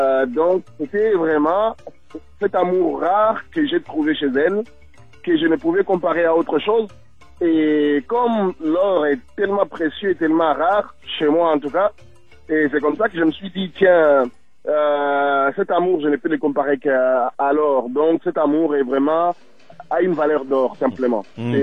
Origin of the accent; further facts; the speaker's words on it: DR Congo; Donc originaire de la République démocratique du Congo.